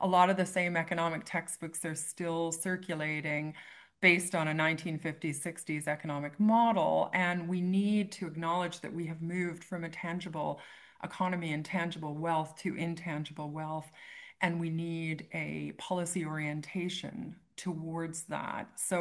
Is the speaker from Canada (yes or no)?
yes; Canada; moved away; I was away from Canada for 21 years and I came back, and it's wonderful to be back.